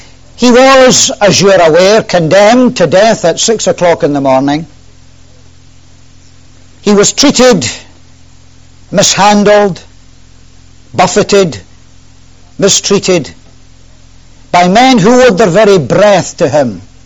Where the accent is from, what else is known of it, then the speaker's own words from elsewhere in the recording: Scotland, United Kingdom; I don't come from this country, I come from Scotland.